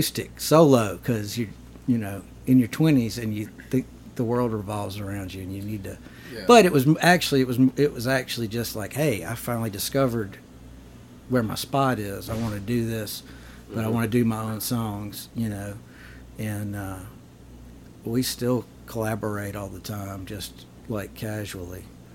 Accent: Mississippi, United States; So I am a fella from North Mississippi.

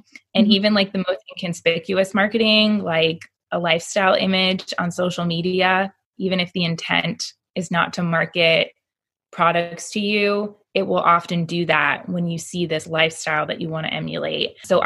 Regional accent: Florida, United States; moved away as an adult; We're all originally from Florida. I was born and raised in Florida. Our kids were born there.

